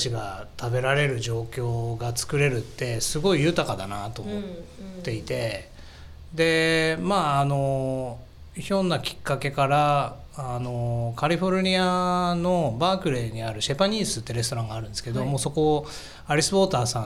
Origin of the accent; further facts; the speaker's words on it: Ehime, Japan; 私愛媛出身なんですけど、子育てをベースになんか四国に移したいなと思っていた時期で